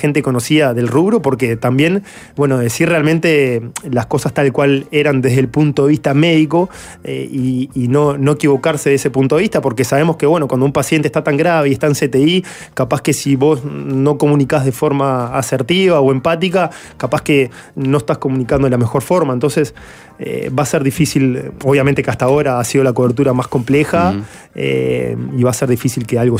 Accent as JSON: {"language": "Spanish", "town": "La Paz", "region": "Canelones", "country": "Uruguay", "said": "yo soy de La Paz, y en un tiempo ellos vivieron en La Paz, Las Piedras, en esa zona"}